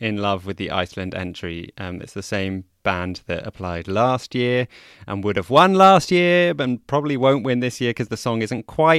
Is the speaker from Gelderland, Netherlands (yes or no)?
no; Amsterdam, North Holland, Netherlands; a city tantalizingly close to my hometown of Amsterdam.